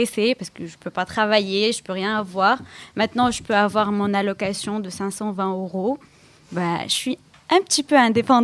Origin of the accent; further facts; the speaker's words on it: Tunisia; moved away as an adult; now in France; je suis tunisienne, j'ai 24 ans et je suis développeuse web. Et je suis nouvelle ici en France. Exactement 7 mois maintenant.